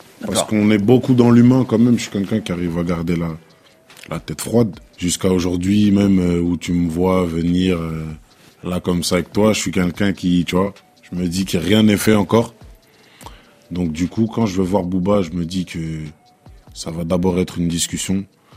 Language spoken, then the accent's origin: French; DR Congo; de un, je suis congolais.